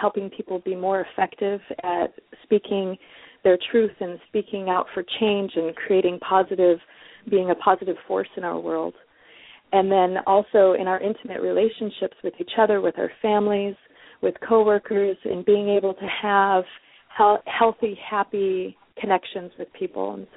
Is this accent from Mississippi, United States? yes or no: no; Detroit, Michigan, United States; I'm originally from Detroit, and Detroit people are often very outspoken